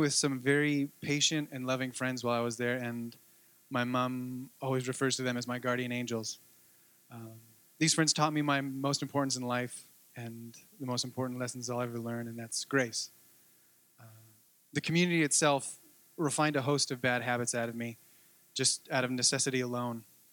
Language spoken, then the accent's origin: English; British Columbia, Canada; I'd like to share a bit of my story with you today. I grew up on Vancouver Island in a non-Christian family